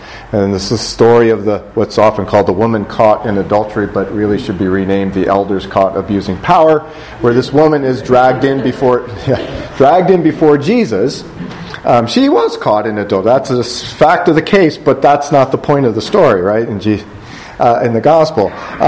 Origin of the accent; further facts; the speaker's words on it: United States; for myself as an American sort of socially in that context